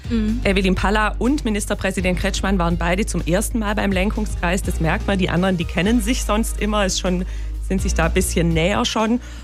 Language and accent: German; Stuttgart, Baden-Württemberg, Germany; Also kürzere Wege, da hätte sie bei mir als Stuttgarterin schon große Sympathien.